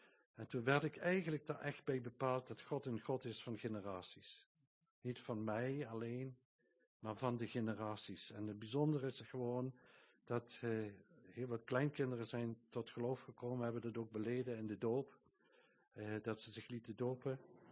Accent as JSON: {"language": "Dutch", "town": "Kerkrade", "region": "Limburg", "country": "Netherlands", "tie": "born there", "said": "Ik ben geboren in Kerkrade, niet zo ver hier vandaan. En met 23 jaar kwam ik tot geloof."}